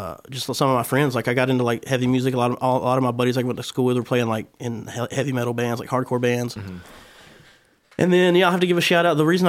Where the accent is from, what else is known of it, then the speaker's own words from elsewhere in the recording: Mount Airy, North Carolina, United States; I moved from Raleigh to Winston-Salem, which is like 30 minutes from my hometown of Mount Airy.